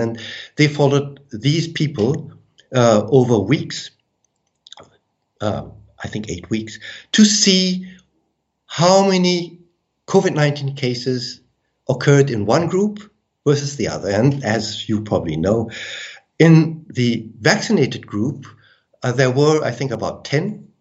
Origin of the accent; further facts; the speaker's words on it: United States; born there; I was born in America, okay?